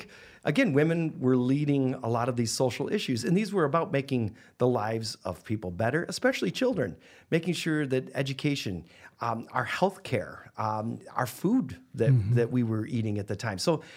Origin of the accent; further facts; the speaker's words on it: New York, United States; I grew up in Western New York, which at the time was the hotbed.